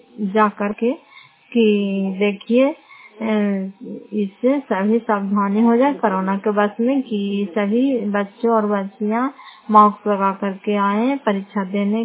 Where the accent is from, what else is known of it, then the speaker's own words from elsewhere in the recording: Fatehpur, Bihar, India; घर फतेहपुर पंचायत मकौता जिला नालंदा और करातसराय प्रखंड की निवासी हूँ।